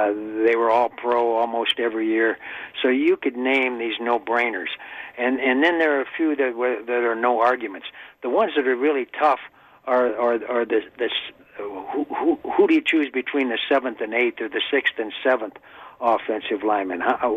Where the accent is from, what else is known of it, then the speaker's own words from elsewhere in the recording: Ohio, United States; I have family that lives in Wisconsin, and I live very close to the border, and I grew up in Ohio, so I can truly say I'm objective